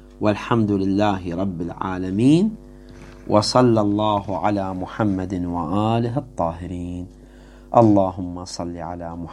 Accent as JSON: {"language": "Arabic", "town": "Baghdad", "region": "Baghdad Governorate", "country": "Iraq", "said": "وشفتها أنا في مقبرة عندنا في بغداد"}